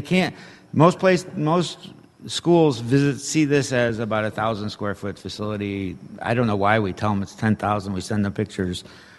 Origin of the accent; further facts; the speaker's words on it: Lac Courte Oreilles Reservation, Wisconsin, United States; Mine is, I am Ojibwe from the Lac-Coudre Reservation in northern Wisconsin, and also Polish.